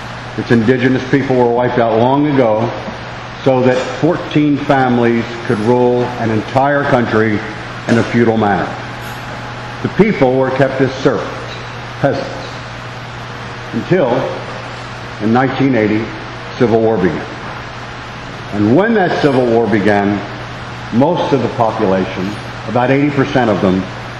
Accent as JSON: {"language": "English", "country": "Ireland", "said": "I'm a storyteller, and I'm Irish. And there's an Irish expression that says the facts are incidental to a good story."}